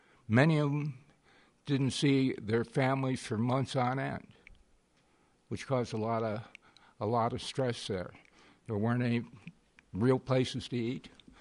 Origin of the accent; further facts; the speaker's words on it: Houma, Louisiana, United States; It's going to come through my hometown, Houma, which is 65 miles southwest of New Orleans